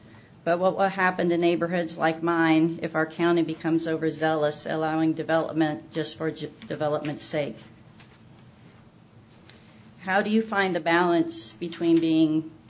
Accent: Branson, Missouri, United States; born there; I was born in Branson.

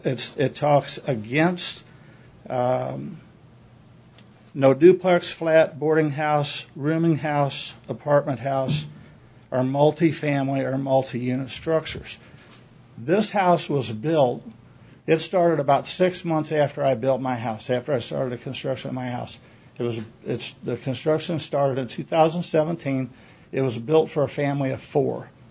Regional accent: St. Louis, Missouri, United States; now in Emery Creek, United States; We're from St. Louis, and we had rental property next to us where we lived, and it was just it was a disaster.

